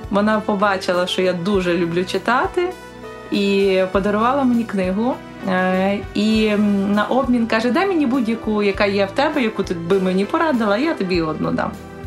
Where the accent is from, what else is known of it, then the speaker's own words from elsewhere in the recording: Lutsk, Volyn Oblast, Ukraine; born there; Народилась я у місті Луцьку, Волинської області, в сім'ї католиків.